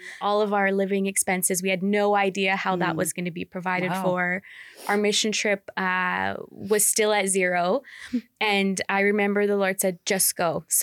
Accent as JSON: {"language": "English", "country": "Canada", "said": "as a Canadian student"}